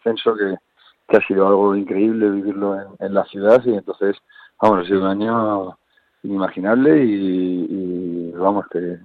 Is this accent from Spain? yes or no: yes; Madrid, Community of Madrid, Spain; Mi niño nació allí en Valladolid, ya no tengo problema en que fuese así, aunque nosotros somos de Madrid.